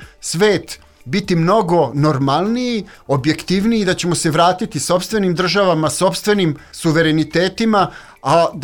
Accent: Serbia; došlo do promjene tog svetskog poretka u kome mi kao Srbi nikakve šanse nismo imali

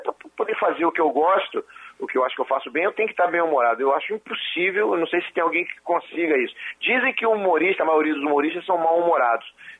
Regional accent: Rio de Janeiro, Brazil; born there; Eu nasci em Laranjeiras, maternidade escola, Laranjeiras.

